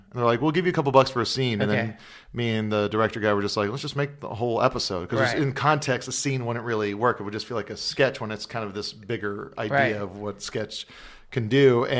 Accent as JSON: {"language": "English", "region": "Hawaii", "country": "United States", "tie": "born or raised there", "said": "Every time people go, oh, must have been so great growing up in Hawaii"}